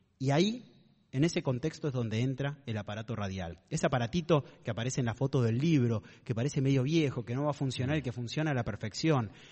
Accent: Buenos Aires, Argentina; yo como porteño

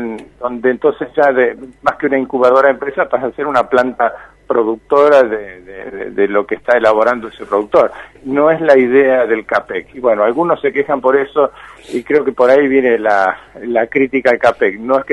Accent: Argentina; nosotros como argentinos, como sociedad argentina

